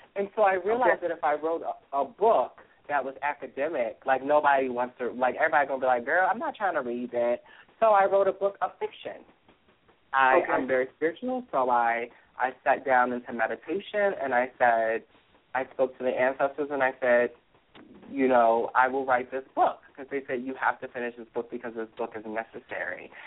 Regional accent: Baltimore, Maryland, United States; and two in Baltimore, which is my hometown.

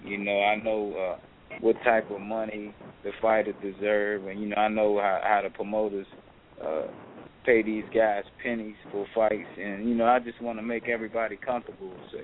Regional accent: Washington, District of Columbia, United States; Yeah, Washington, D.C. I'm from Washington, D.C.

